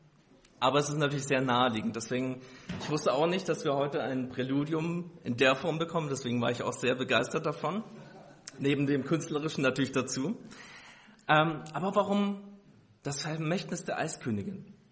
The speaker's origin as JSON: {"language": "German", "region": "Bavaria", "country": "Germany", "lives_now": "Western Germany", "said": "ich komme ursprünglich aus Oberbayern, das heißt, Schnee ist für mich kein Fremdwort. Aber nachdem es mich hier in den Westen gezogen hat, ich bin der Liebe hinterhergezogen"}